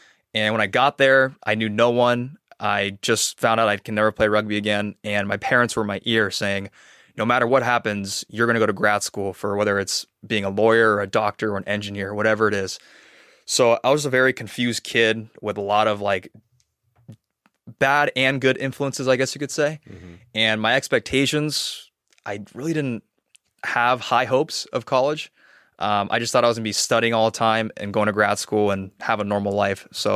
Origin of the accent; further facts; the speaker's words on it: California, United States; also born or lived in Seoul, South Korea; And then my dad, when he retired from the army, decided to move us to California, a small town in the East Bay. Clayton, California.